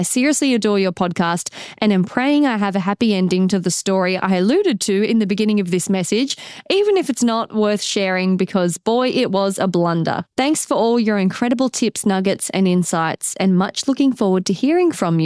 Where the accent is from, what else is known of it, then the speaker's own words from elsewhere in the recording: Canada; As a Canadian, obtaining a work holiday visa in Australia is fairly easy.